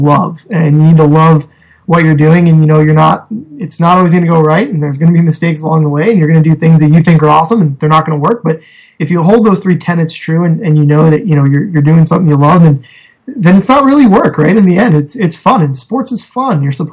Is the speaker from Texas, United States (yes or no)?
no; New Jersey, United States; You know, not to put down New York in my home state. I love the pasta, and, you know, I love everything in Jersey and the pizza for sure.